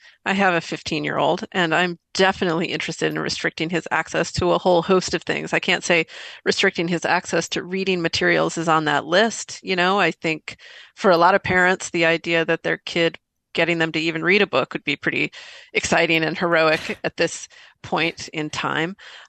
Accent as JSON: {"language": "English", "town": "Boise", "region": "Idaho", "country": "United States", "tie": "born or raised there", "moved": "as an adult", "lives_now": "New York, United States", "said": "I was born and raised in Boise, Idaho. Lived over on Woodlawn Avenue as a kid. Went to Madison Junior or Madison Elementary, North Junior High, and Boise High, and am really proud of my Idaho heritage. I've lived in New York for the last 30 years"}